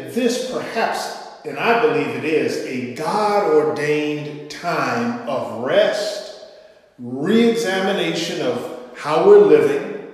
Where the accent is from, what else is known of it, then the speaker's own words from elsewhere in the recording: Cleveland, Ohio, United States; And we just gathered in my hometown of Cleveland, Ohio, to celebrate his 80th birthday